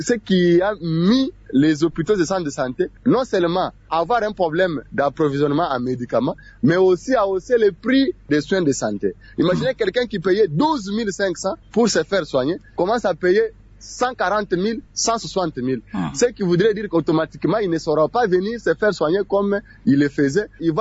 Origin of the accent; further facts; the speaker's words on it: Lomami, DR Congo; Qu'est-ce qui s'est passé chez nous, à l'Omami, ici? L'Omami avait été réputée une province